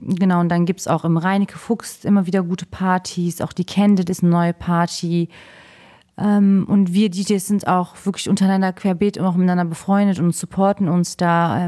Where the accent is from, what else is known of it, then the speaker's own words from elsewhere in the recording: Cologne, North Rhine-Westphalia, Germany; Als Kölner ja sowieso